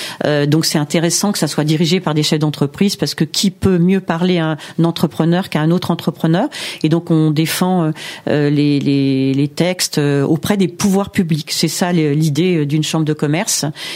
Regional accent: Île-de-France, France; Bon, moi, évidemment, je suis de la Seine-Saint-Denis.

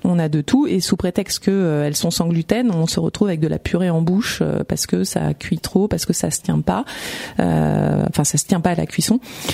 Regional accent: Paris, Île-de-France, France; Ah, pas du tout. Je suis parisienne. D'accord. Et je suis dans le Val-d'Oise depuis maintenant 13 ans.

